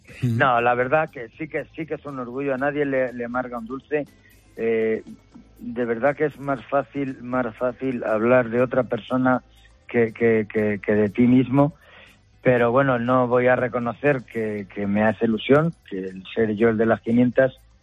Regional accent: Socuéllamos, Castilla-La Mancha, Spain; born there; now in Burgos, Spain; Yo llevo 47 años en Burgos, pero nací en un pueblo de Ciudad Real que se llama Socuéllamos.

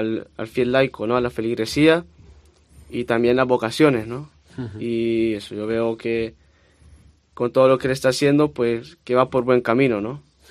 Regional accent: Honduras; yo vengo de Honduras. Yo en Honduras tengo mi comunidad también.

